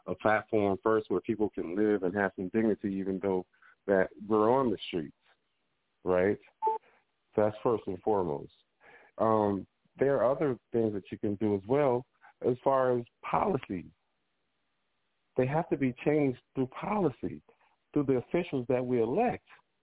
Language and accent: English; Chicago, Illinois, United States; I'm from Chicago.